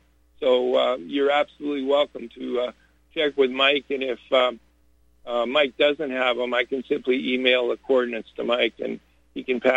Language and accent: English; Canada; my passport says I'm Canadian. I said, but in my head, and I'm American.